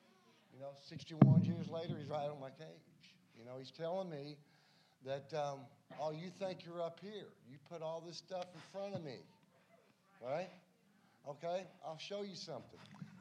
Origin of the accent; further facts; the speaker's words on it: Knoxville, Tennessee, United States; I'm from Knoxville, Tennessee. I had no idea where Forest City, North Carolina was.